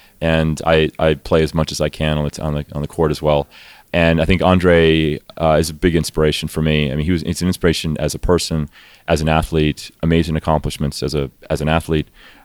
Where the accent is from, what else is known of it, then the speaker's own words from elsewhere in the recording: Thailand; My father was a diplomat, so I grew up in Thailand